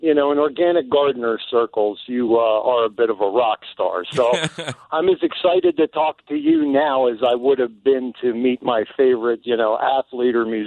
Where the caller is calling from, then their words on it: Buckingham Township, Pennsylvania, United States; I'm calling you from the Buckingham Township, outside of the New Hope, Lahaska area of beautiful southeastern Pennsylvania.